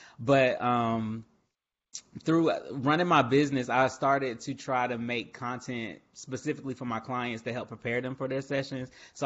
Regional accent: Atlanta, Georgia, United States; now in Raleigh, United States; So yeah, I'm from Atlanta originally. I am currently living in Raleigh, North Carolina.

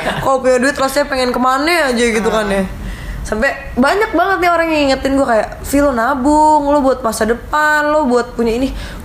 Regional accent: Jakarta, Indonesia; kita kan anak Romangun ya, pasti kita tuh besarnya di Lawangmangun tapi mainnya ke rumah Pondok Kopi.

